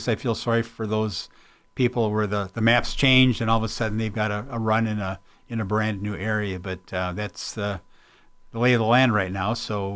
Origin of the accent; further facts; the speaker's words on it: Spring Green, Wisconsin, United States; So born and raised in Spring Green.